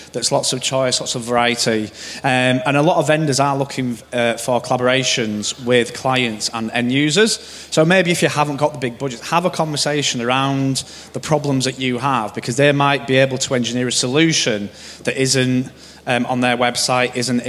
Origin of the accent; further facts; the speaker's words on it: Yorkshire and the Humber, United Kingdom; Because I'm from Yorkshire and tight.